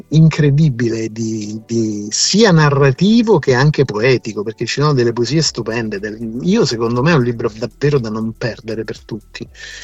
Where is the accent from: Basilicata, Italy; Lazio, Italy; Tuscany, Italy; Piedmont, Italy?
Lazio, Italy; Rome; io da buon romano sono andato subito a vedere la mia postfazione